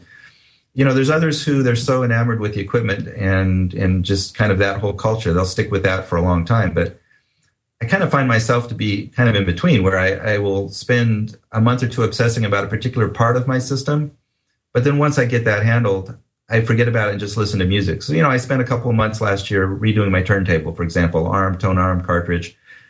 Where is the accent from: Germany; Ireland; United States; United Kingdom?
United States; Palo Alto, California; I grew up in Palo Alto.